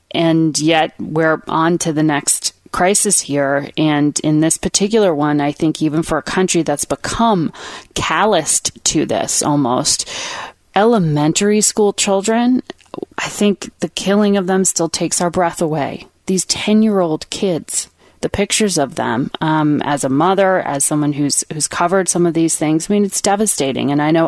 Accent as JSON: {"language": "English", "region": "Connecticut", "country": "United States", "tie": "born or raised there", "said": "She has changed the laws in Connecticut, helped to change the laws in Connecticut, her home state, my home state."}